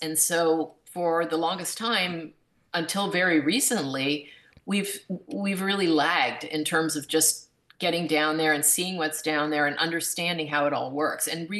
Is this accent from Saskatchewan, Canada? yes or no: no; Ontario, Canada; But I grew up in Ontario, Canada, and so I was around a lot of lakes, not the ocean.